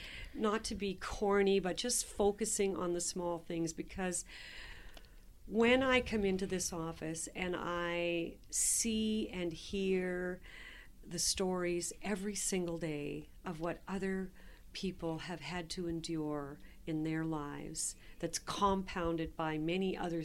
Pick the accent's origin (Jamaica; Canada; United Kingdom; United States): Canada; Prince Edward Island; now in Edmonton, Canada; I'm not an Edmontonian, you know. I moved here from Prince Edward Island in the late 80s, sort of as a stopgap to finding myself.